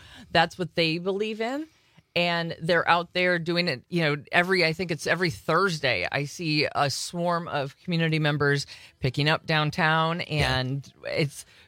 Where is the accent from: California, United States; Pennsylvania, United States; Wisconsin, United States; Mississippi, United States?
Wisconsin, United States; Hortonville; I am local now, yes. I'm originally from Hortonville, actually. Yeah, west of the Fox Valley. Little farm community.